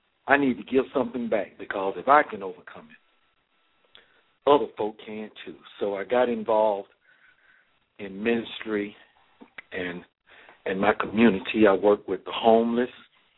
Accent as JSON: {"language": "English", "town": "Atlanta", "region": "Georgia", "country": "United States", "tie": "born or raised there", "said": "Well, I was raised in Southwest Atlanta, a little place called Adamsville."}